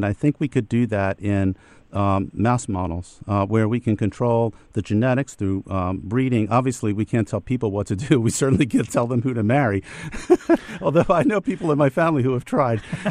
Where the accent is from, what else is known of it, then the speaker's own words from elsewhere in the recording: Harrisburg, Pennsylvania, United States; I'm from Harrisburg, so I remember this.